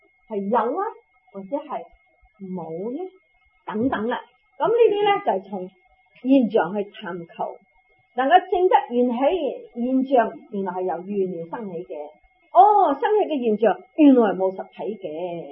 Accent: China; 即系我哋中国人食乜嘢？长生不老丹啊

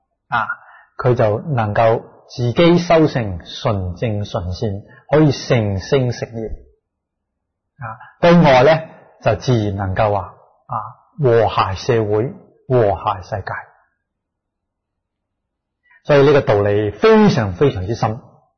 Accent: Guangzhou, Guangdong, China; 咁我系广州人咯，所以从细咧都系讲啲广州方言啊，广州话。啊，咁啊。我妈咪咧系教我呢首诗，先教识我讲国语嘅。

